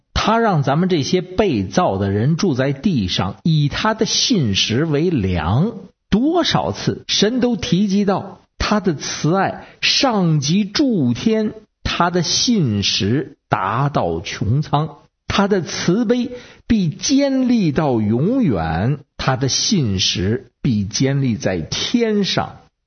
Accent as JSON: {"language": "Chinese", "region": "Beijing", "country": "China", "said": "我是北京的"}